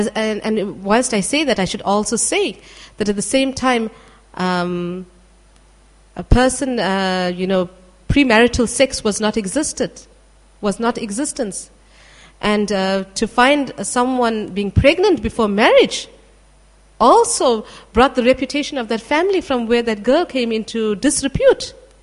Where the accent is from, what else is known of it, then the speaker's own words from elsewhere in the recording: South Africa; I was born and raised in South Africa within an Indian community.